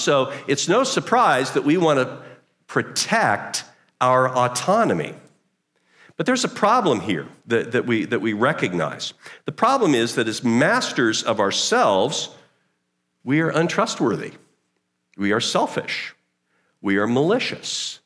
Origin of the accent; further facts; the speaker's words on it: United States; Now, I'm an American, and so I am, you know, I have come through the American experience